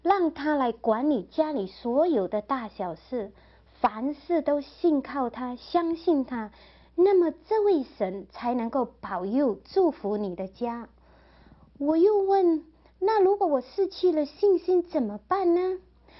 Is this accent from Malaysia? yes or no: yes; Malaysia; moved away as an adult; now in United States; 我出生在马来西亚穷苦的小渔村，从小就很爱读书